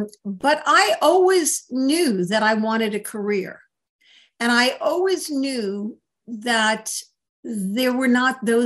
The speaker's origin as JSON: {"language": "English", "town": "New York City", "region": "New York", "country": "United States", "tie": "born or raised there", "said": "So I grew up in New York City. I think everybody loves the place that they grew up, and I loved growing up in New York City."}